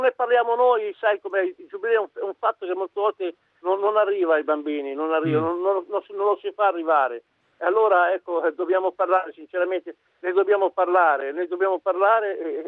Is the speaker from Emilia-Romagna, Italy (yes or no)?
no; Lurago Marinone, Lombardy, Italy; Sì, l'Urago Marinone Como, un grandissimo paese, il mio paese nativo